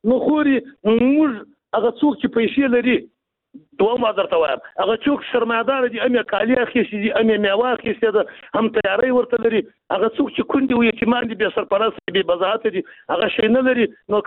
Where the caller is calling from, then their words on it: Jowzjan, Afghanistan; پښتون هم د جوزجان څخه